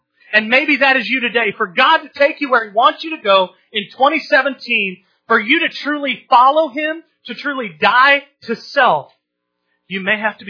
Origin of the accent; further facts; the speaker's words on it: Oklahoma, United States; I grew up in Oklahoma. I listened to country music. I was the cowboy.